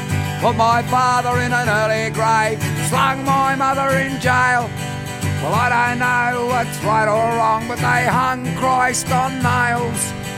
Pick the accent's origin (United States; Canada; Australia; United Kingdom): Australia; I was born and bred in Australia, but I'm from Italian descent.